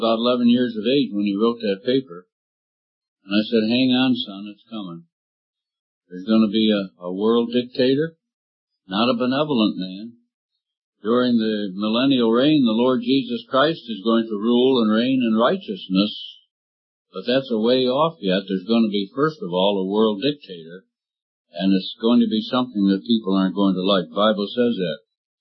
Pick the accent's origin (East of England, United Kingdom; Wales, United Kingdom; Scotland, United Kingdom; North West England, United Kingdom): Scotland, United Kingdom; born there; being a Scotsman by birth, I was very conscious of wasted money